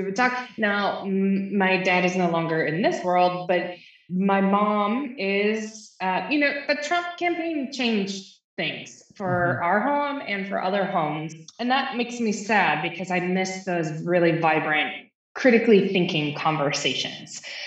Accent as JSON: {"language": "English", "region": "Michigan", "country": "United States", "also_born_or_lived": "New York City", "said": "I came from Michigan. I'm a Midwest girl at heart, ran away to the city, found myself, loved New York City dearly. And now in my life, find myself really appreciating the agrarian nature of Central PA"}